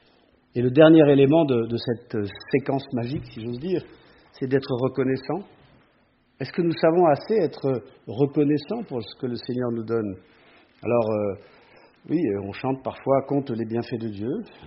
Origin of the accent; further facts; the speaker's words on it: France; avec beaucoup d'incertitudes, chez nous, en France, dans le monde